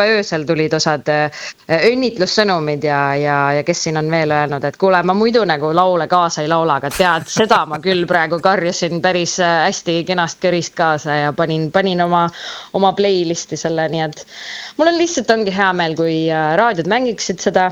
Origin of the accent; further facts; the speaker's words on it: Saare County, Estonia; Nii et juured on natukene mingit pidi seal ka. Nii et, et ole, olen küll saarlane, aga võt, need juured ju lähevad tihti peale kaugemale.